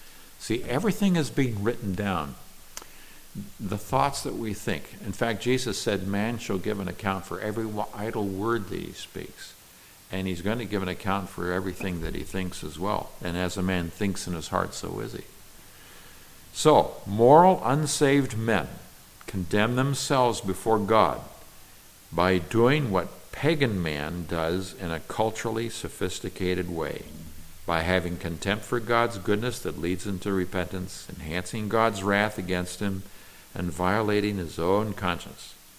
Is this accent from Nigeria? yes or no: yes; Nigeria; When I was growing up in Nigeria, in the culture of the tribe that I was with, stealing is not wrong if you can get by with it.